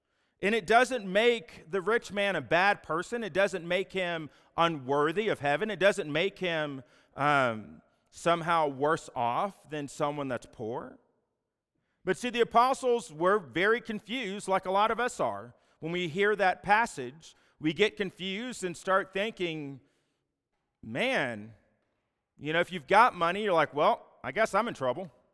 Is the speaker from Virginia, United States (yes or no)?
yes; Virginia, United States; also born or lived in Texas; now in Farmington, United States; I'm from Virginia, been in Texas the last 14 years, and now live in Farmington, New Mexico.